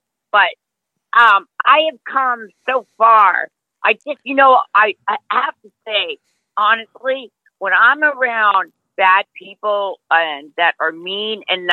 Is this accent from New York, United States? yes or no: yes; Long Island, New York, United States; also born or lived in New Jersey; I'm from Long Island, but I lived in New Jersey.